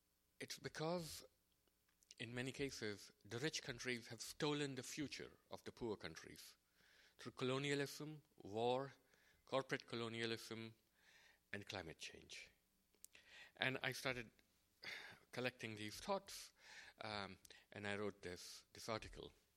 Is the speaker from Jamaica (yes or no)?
no; Mumbai, Maharashtra, India; also born or lived in England / France / Brazil; now in Jackson Heights, United States; I came from Bombay to Jackson Heights in 1977.